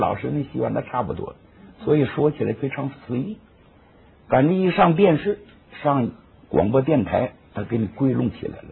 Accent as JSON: {"language": "Chinese", "region": "Northeast China", "country": "China", "tie": "born or raised there", "said": "我原来在东北长大的，一些土话啊。"}